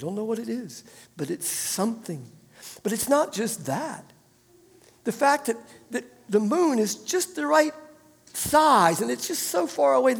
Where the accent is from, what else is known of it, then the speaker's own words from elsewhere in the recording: Ohio, United States; But I grew up near Cincinnati. And this was like the late 60s, early 70s.